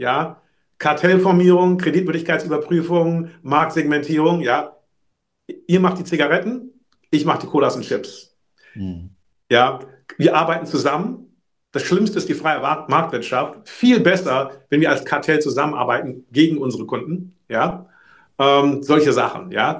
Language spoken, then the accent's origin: German; Germany; Ich bin außerhalb dieser Sache. Ich bin Deutscher.